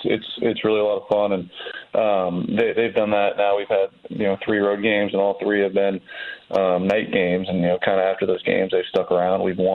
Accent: California, United States; I was too young to watch him play growing up in the Bay Area.

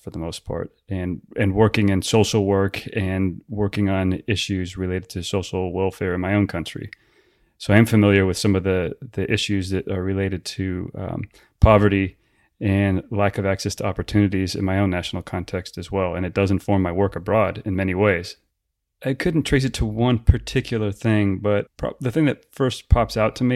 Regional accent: United States; my country and my tax dollars as an American were propping up the Mubarak regime there

